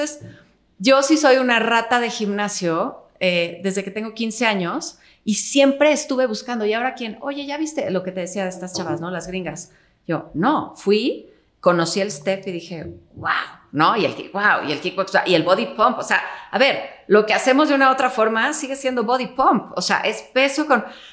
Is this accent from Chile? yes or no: no; Mexico; yo sí soy de México